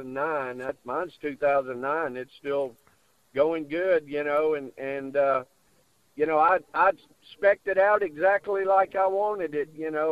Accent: Louisiana, United States; I grew up in Louisiana, so, you know, I got to stick to the old community coffee, you know.

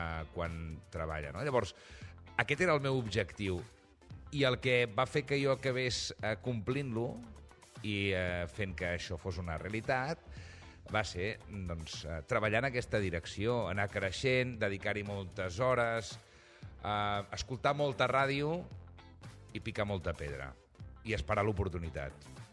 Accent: Vic, Catalonia, Spain; born there; jo sóc d'Osona, ho saps, això. Jo vaig néixer a Vic. Per tant, ho sé tot de Vic.

